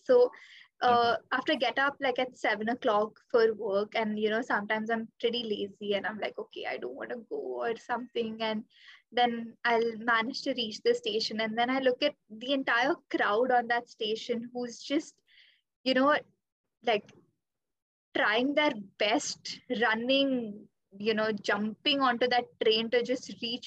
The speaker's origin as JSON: {"language": "English", "town": "Mumbai", "region": "Maharashtra", "country": "India", "tie": "born or raised there", "said": "I don't think there's any other city better than Mumbai in India."}